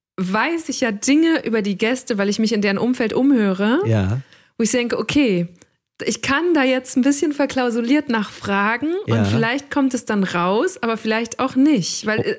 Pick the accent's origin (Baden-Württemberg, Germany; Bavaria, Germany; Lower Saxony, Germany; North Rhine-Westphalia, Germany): North Rhine-Westphalia, Germany; Ich bin ein Kind des Münsterlands.